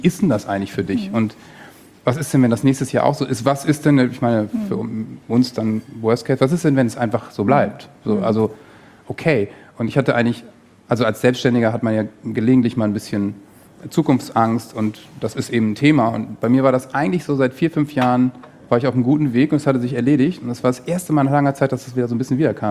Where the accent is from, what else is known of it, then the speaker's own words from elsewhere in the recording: North Rhine-Westphalia, Germany; Wir kommen aus dem Westfälischen, also komplett andere Ecke.